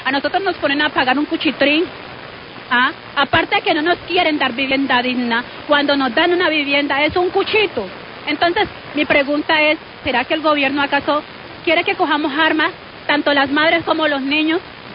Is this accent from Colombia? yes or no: yes; Chocó, Colombia; now in Cali, Colombia; Yo soy desplazada del litoral San Juan, Chocó.